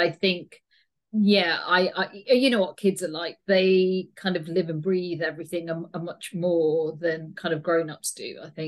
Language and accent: English; Bradford, Yorkshire and the Humber, United Kingdom; growing up in Bradford